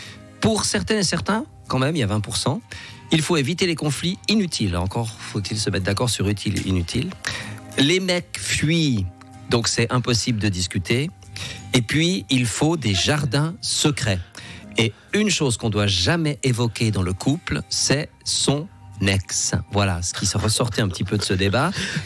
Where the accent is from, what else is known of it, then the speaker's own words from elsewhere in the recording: Vaud, Switzerland; Bien, je suis vaudois, mais j'ai de la peine quand même.